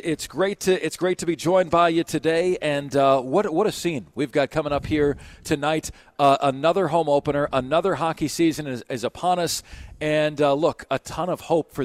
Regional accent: Tampa, Florida, United States; I'm from Tampa, and I always say to people, Steve

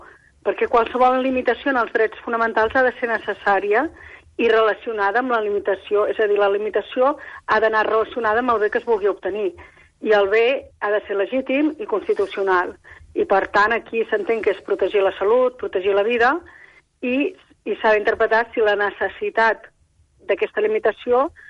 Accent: Igualada, Catalonia, Spain; Jo que soc d'Igualada, que vaig ser dels primers llocs que es van confinar, el primer lloc que es va confinar

